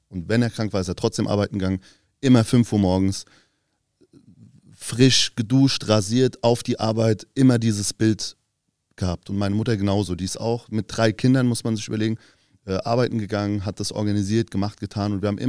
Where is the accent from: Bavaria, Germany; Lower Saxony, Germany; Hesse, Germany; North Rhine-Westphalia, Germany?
Hesse, Germany; Hanau; Und ich komme ursprünglich aus Hanau.